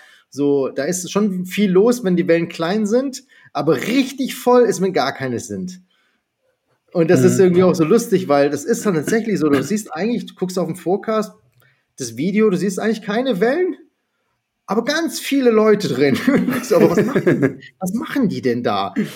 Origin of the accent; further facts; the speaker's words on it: Germany; born there; Aber geboren bin ich in Deutschland.